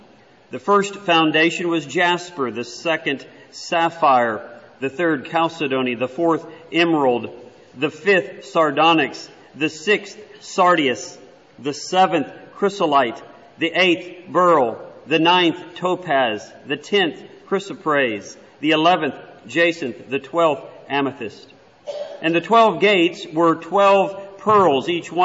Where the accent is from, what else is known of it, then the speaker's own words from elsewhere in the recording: Texas, United States; I was born and raised in Texas, and we had a lot in common, shared a lot of stories and names that we know, preachers especially, and individuals and brethren out in the Texas area